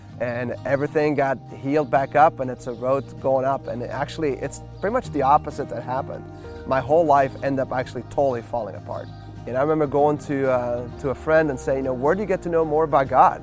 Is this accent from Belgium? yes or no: yes; Belgium; I'm originally from Belgium. I always tell people that I'm a Euromutt because my dad's French, my mom's Dutch, and so I'm an immigrant. I immigrated to Belgium. I was born there. I went to Jesuit school, which is like Catholic school